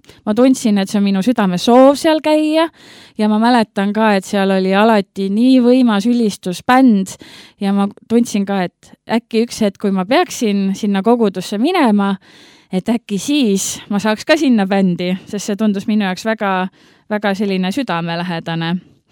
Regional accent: Olustvere, Viljandi County, Estonia; now in Viljandi, Estonia; Mina olen pärit Olustverest, Viljandimaalt, kus siis praegu elavad ka minu vanemad, aga mina ise olen Viljandis.

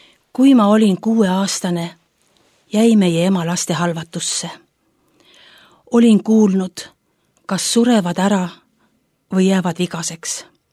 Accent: Jõgeva, Jõgeva County, Estonia; Mina sündisin ja kasvasin Jõgeval. Elasime vanaisa ehitatud majas.

